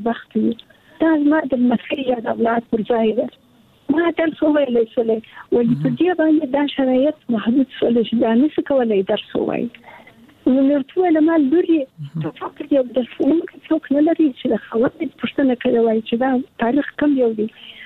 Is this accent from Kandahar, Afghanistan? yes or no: yes; Kandahar, Afghanistan; زموږ په وخت کې زه د کندهار یم